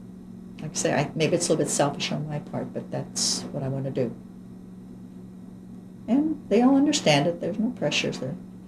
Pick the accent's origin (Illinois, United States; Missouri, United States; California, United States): Illinois, United States; Madison; he wanted to go by our old home that we grew up in Madison and just see different parts of Granite City